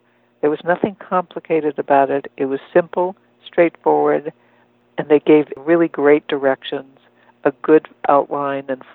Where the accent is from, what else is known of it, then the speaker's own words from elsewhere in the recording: Tampa, Florida, United States; I am a certified divorce coach, and I am from Tampa, Florida.